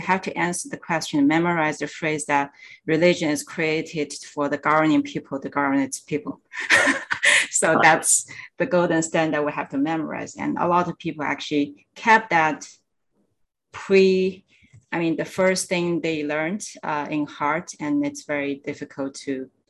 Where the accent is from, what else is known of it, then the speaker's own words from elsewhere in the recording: China; For example, I grew up in China.